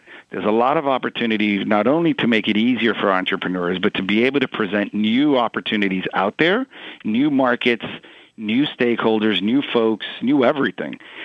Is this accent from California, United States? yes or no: no; Queens, New York, United States; but Queens raised and born.